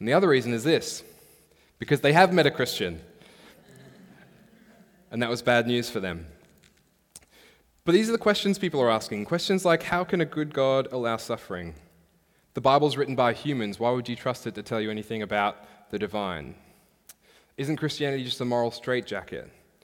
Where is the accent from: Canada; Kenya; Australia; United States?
Australia; moved away; I actually hail not from these waters. I'm from Australia.